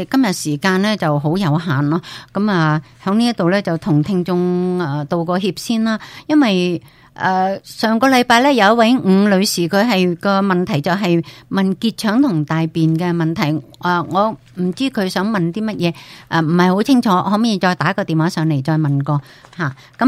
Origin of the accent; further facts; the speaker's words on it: China; 但是我们中国人呢就叫 cranberry 是山楂咯，其实是不啱咯。